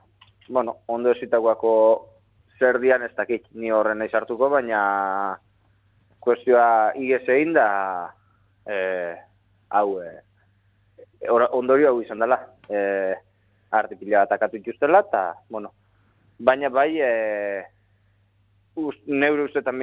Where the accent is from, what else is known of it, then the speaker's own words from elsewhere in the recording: Eskoriatza, Basque Country, Spain; hemen gure ni Eskoriatzarra naiz, da hemen gure herrian ere